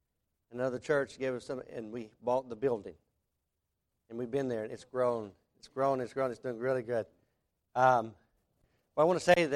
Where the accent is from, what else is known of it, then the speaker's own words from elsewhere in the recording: Tennessee, United States; I mean, I'm from East Tennessee. We're a little different out there.